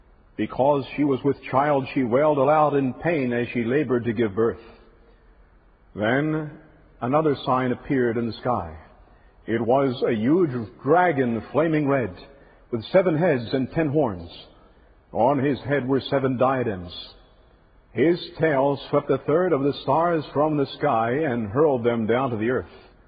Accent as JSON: {"language": "English", "region": "Northeast", "country": "United States", "tie": "born or raised there", "said": "I grew up in the Northeast, where there was a very heavily Catholic population."}